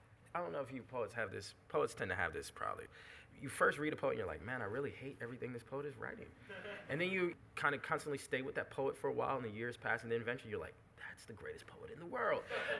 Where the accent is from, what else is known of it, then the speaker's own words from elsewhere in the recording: New Jersey, United States; now in Austin, United States; When I moved to Austin, Texas, I was raised in Jersey and then I moved to Texas.